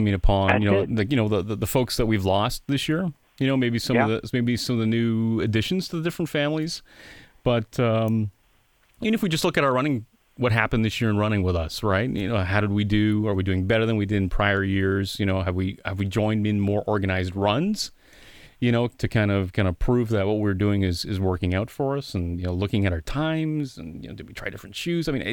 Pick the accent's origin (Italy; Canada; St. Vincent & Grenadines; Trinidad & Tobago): Canada; now in Detroit, United States; we still kind of celebrate, even though we're Canadian.